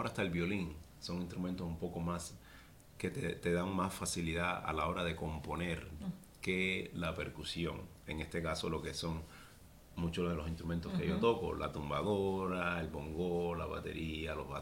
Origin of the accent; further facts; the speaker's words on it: Santa Clara, Villa Clara, Cuba; Yo soy de Santa Clara, que es una ciudad muy pequeña en el medio de la isla de Cuba. Muy cultural, mucha música, uh-huh, teatro, danza, muy fuerte en la cultura cubana.